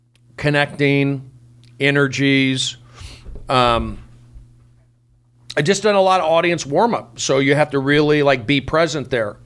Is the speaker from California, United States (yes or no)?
yes; California, United States; that energy that I brought was from growing up in the Valley, playing baseball, being a good teammate, you know, that kind of attitude. So I felt like what I learned growing up and then at Reseda